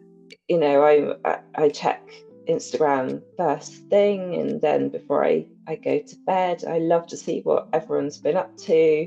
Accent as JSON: {"language": "English", "region": "England", "country": "United Kingdom", "said": "I mean, she's from South Korea, I'm from England, never met before"}